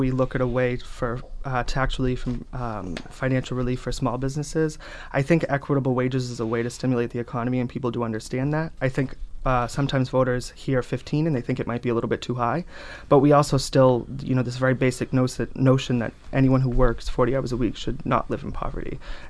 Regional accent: Whitman, Massachusetts, United States; I grew up in Whitman. I graduated from Whitman-Hanson Regional High School.

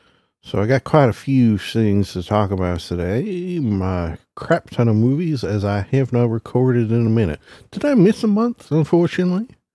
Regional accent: Canada; especially as a Canadian

